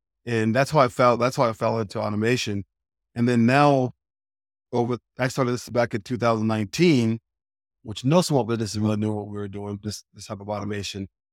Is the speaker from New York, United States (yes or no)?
no; Albuquerque, New Mexico, United States; also born or lived in Houston; We're from Albuquerque, New Mexico, and we're living in Houston at the time.